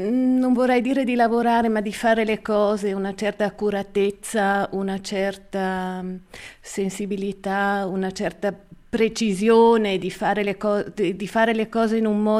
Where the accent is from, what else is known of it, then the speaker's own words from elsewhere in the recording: Chur, Graubünden, Switzerland; io cresciuta a Coira